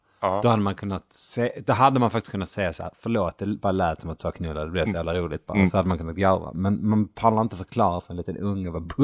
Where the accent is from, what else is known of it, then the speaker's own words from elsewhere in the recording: Malmö, Skåne, Sweden; moved away as an adult; also born or lived in Sunne; Och så växte jag upp i Malmö. När jag var 20 så träffade jag mitt ex. Och så flyttade vi till Värmland där hon kom ifrån.